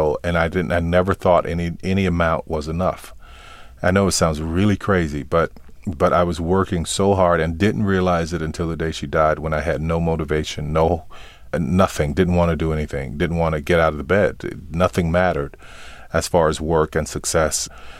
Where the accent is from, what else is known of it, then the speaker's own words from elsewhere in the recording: New Orleans, Louisiana, United States; born there; And are surprised that I don't have the accent. I think that is a part of always knowing that even though I was born there